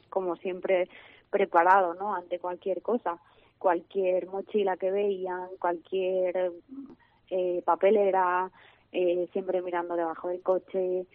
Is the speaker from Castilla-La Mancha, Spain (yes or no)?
no; Valencia, Valencian Community, Spain; nosotros somos de Valencia